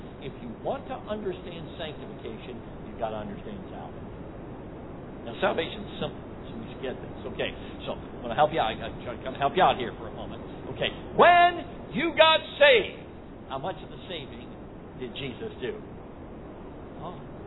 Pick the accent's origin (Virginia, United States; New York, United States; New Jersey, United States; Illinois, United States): Illinois, United States; Chicago; Now, I grew up in Chicago, which they call the Windy City.